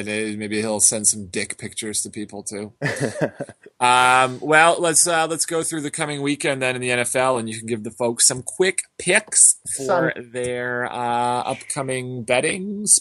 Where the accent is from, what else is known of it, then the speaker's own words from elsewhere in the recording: Scotland, United Kingdom; accent: Scottish; I made my Scottish accent sound Russian there.